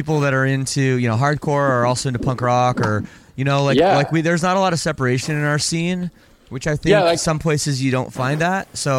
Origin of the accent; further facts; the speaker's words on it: Toronto, Ontario, Canada; I'm from Toronto.